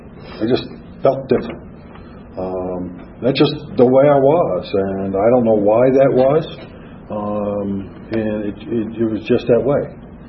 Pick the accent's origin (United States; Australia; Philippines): United States; Philadelphia, Pennsylvania; I grew up in Philadelphia. Where I was one of seven kids, Irish Catholic family, seven kids in 9 years.